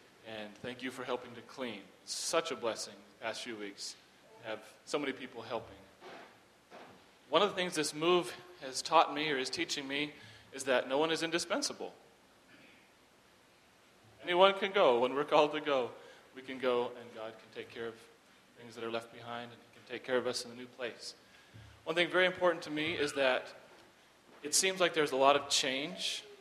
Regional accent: Kansas, United States; But we are very, very glad to say that we grew up in Kansas. We love the community. We love the people.

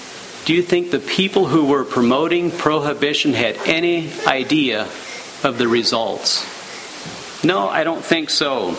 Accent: Ohio, United States; I remember growing up in East Holmes, where I grew up in Ohio, was a dry area.

